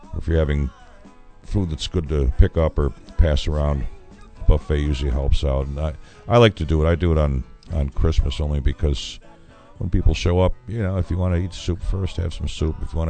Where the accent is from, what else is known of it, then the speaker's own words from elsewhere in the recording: Syracuse, New York, United States; I'm from Syracuse, and near the city is a town called Salve